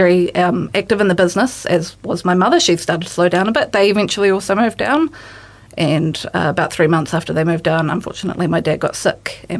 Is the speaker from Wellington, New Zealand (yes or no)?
no; Thames, Waikato, New Zealand; So I was raised in Thames, born in Thames. I went to St. Francis School, the primary school there.